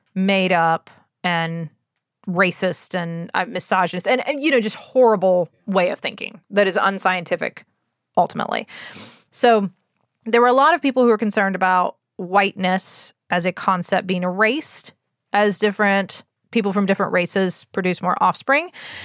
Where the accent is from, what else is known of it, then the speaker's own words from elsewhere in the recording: United States; I'm 41 years old. I was raised in the United States.